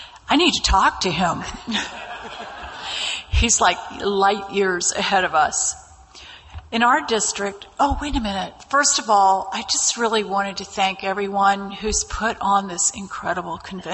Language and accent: English; Virginia, United States; this man behind me goes, where are you from? And I said, Virginia.